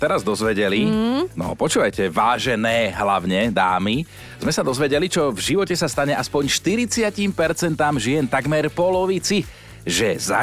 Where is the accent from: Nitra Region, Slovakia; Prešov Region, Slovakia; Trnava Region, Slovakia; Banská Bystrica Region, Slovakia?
Trnava Region, Slovakia; Trnava; Ono u nás v Trnave, lebo však my máme teda v Trnave aj tu jeho sochu